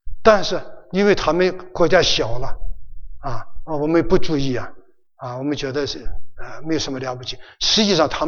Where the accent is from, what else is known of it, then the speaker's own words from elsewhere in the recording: China; 我们还是我们都是中国来的啊，到底我们还是爱我们的国家啊